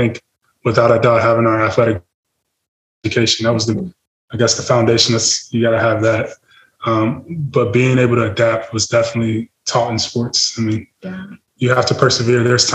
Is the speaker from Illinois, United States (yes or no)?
yes; Chicago, Illinois, United States; Just where I grew up. I grew up in the South Side of Chicago.